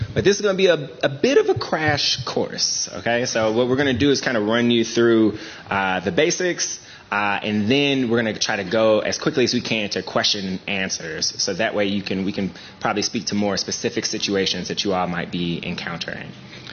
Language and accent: English; Memphis, Tennessee, United States; I'm from Memphis, Tennessee in America